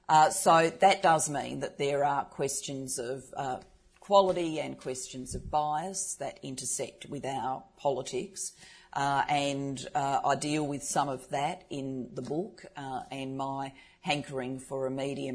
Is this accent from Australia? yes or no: yes; Adelaide, South Australia, Australia; And when I was growing up in Adelaide